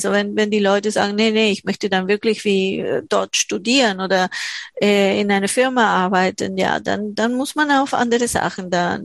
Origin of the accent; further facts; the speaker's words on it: Argentina; Ich komme aus Argentinien, das ist eine ganz schlimme Frage für mich.